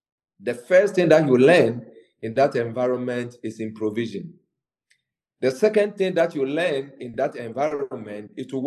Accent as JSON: {"language": "English", "country": "Ghana", "tie": "born or raised there", "said": "Myself as a person, born and bred in Ghana, and in the past, I used to work for Unilever as an FMCG person myself for 13, 14 years."}